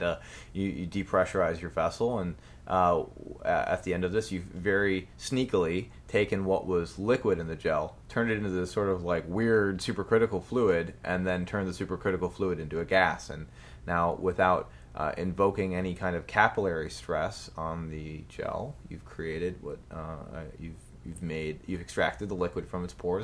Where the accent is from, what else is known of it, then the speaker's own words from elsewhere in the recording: Glendale, Wisconsin, United States; Well, I'm originally from Glendale, Wisconsin. I went to the University of Wisconsin for my undergrad, and I studied chemistry.